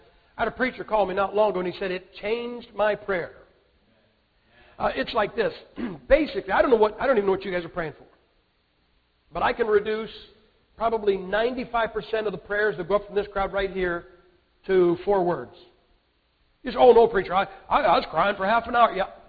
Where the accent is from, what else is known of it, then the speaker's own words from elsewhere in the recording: Massillon, Ohio, United States; You know, I come from Maslin, Ohio.